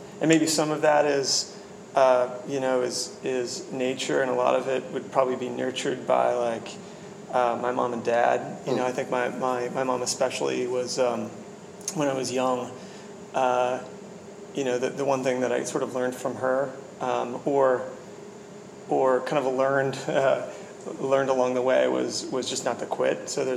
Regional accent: Washington, United States; So I grew up in Washington, and so you know, as I was growing up, began to appreciate Microsoft's influence

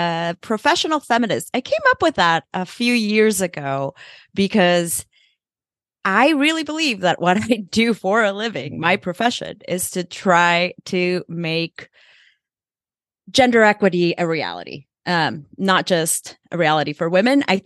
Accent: El Salvador; so I grew up in El Salvador. It's a very, very male-dominated country, patriarchal society.

